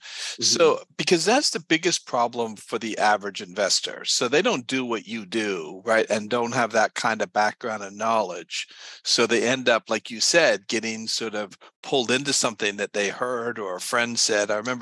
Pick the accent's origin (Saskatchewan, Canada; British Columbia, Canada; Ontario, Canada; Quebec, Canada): Ontario, Canada; Toronto; I'm originally from Toronto and you're in BC. So we have that fellow Canadianship right stuff.